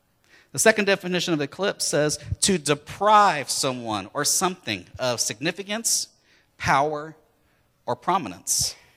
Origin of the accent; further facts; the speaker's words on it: Sun Prairie, Wisconsin, United States; I'm from Madison. Then they knew. And the first person I met who wanted to know who I was, and someone was introducing to him, and I said, oh, Sun Prairie, it's a suburb of Madison.